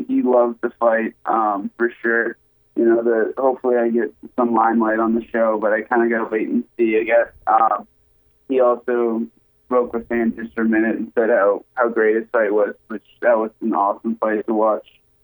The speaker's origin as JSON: {"language": "English", "town": "South Berwick", "region": "Maine", "country": "United States", "tie": "born or raised there", "lives_now": "Wells, United States", "said": "I'm from Maine at heart. I live in Wells, Maine now. I grew up in South Berwick."}